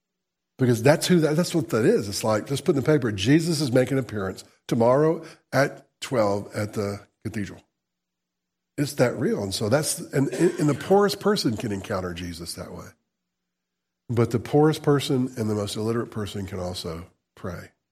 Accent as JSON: {"language": "English", "region": "the South", "country": "United States", "said": "because we're from the South"}